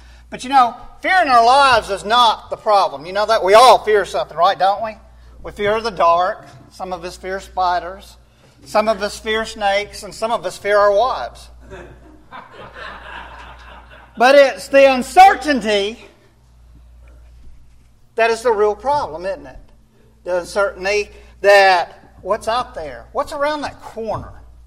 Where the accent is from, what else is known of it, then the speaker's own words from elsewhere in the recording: Arkansas, United States; Now, we're from Arkansas.